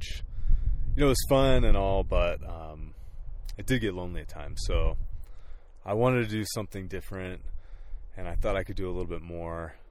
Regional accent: California, United States; So I am from California, the East Bay. So that'd be east of Oakland. And I grew up there my whole life. We never moved.

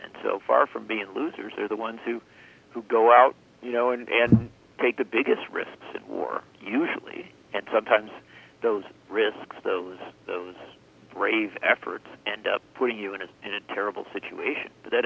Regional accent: Union Grove, United States; You know, I grew up in Union Grove, which is a very small town. It was 970 people when I was born.

